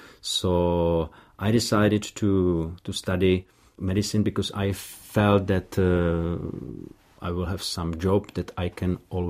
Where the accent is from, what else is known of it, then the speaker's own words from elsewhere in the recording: Chomutov, Ústí nad Labem Region, Czechia; born there; English is a second language; I was born in Chomutov, which is a city in the northern Bohemia.